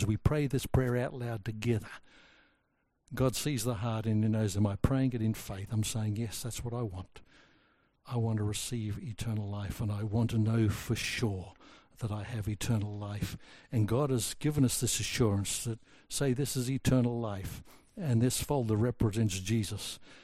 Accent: Papua New Guinea; I was about 12 years old, growing up in Papua New Guinea. My parents were missionaries there.

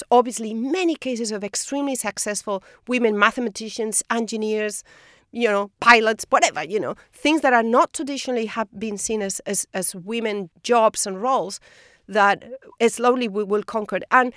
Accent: Spain; You know, I'm from Spain. In Spain, people don't move, really.

